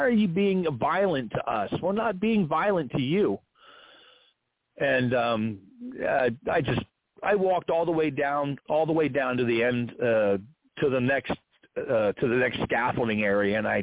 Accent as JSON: {"language": "English", "country": "United States", "said": "look, I'm an American, I'm a veteran, I love my country. I pay my tax. I'm a citizen."}